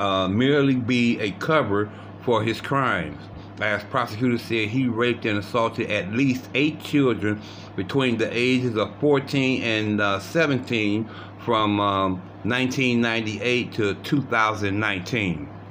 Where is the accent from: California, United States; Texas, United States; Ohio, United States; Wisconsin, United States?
Ohio, United States; Cleveland; actually comes from my hometown of Cleveland, Ohio